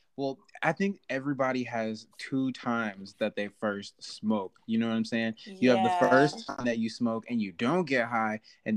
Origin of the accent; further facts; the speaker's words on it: Rochester, New York, United States; moved away as an adult; now in Chicago, United States; I'm from Rochester, New York. I was born and raised there, but my mom is from Chicago.